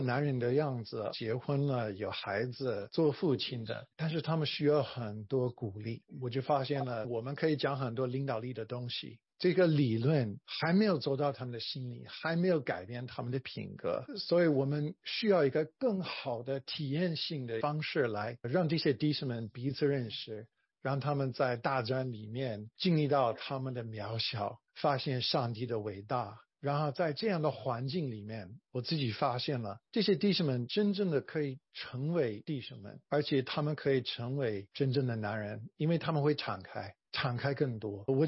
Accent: United States; Chinese is a second language; now in China; 因为中文是世界上的最难学的语言，对我们美国人来说。

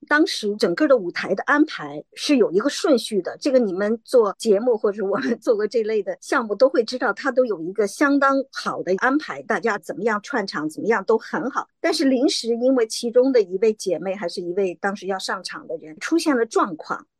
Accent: China; 因为我们从大陆出来的，我们都经过很多很多的事情。

